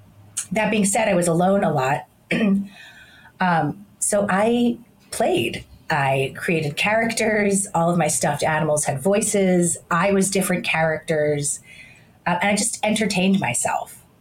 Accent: Philadelphia, Pennsylvania, United States; I born and raised in Philadelphia to the only daughter of divorced parents.

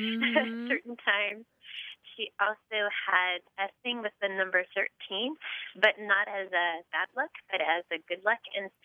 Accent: San Diego, California, United States; Actually, I'm from San Diego, but I'm actually in D.C. today.

